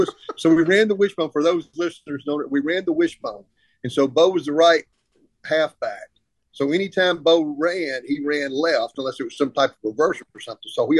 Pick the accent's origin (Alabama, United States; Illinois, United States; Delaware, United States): Alabama, United States; Lafayette; moved back to my hometown of Lafayette, Alabama, and started working for my grandfather, who was had a funeral home.